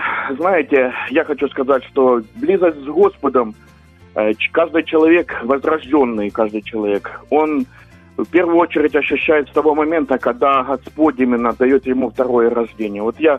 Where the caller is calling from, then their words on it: Kharkiv, Kharkiv Oblast, Ukraine; я з Харкова.